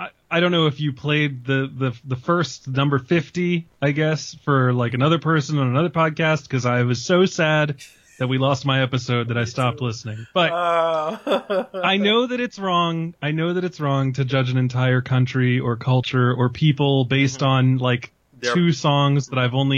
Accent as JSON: {"language": "English", "country": "United States", "said": "As an American man who has no concept of still really what this is."}